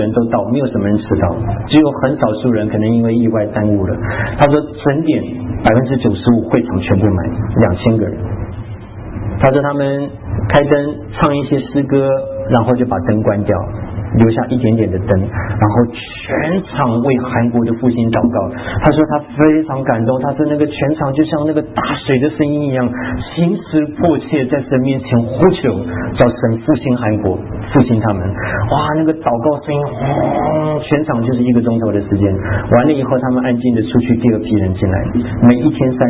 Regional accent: China; now in United States; 我们是中国人的基督徒

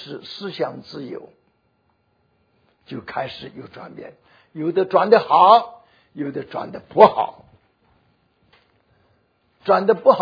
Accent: China; 我们中国人的也分了北浸，也分了南浸。

